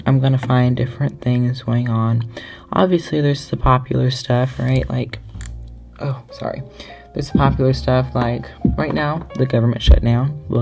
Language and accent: English; Magnolia, Arkansas, United States; now in California, United States; I live in California right now, but I am originally from Arkansas, specifically Magnolia, Arkansas. It's where all my family lives.